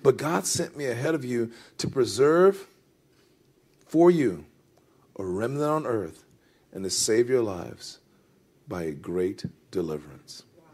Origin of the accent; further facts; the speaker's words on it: United States; I mean, I'm an American.